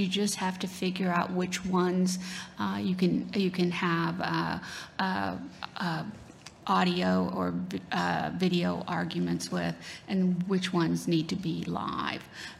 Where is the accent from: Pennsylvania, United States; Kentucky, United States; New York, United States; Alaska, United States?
Alaska, United States; So I grew up in Alaska, and so y'all can imagine that between the size of the state, the lack of roads, and the weather